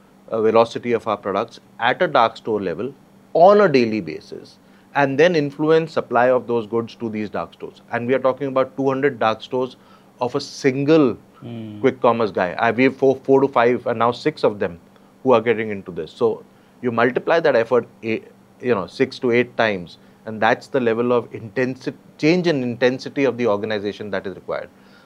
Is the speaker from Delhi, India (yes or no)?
yes; Delhi, India; I am from Delhi.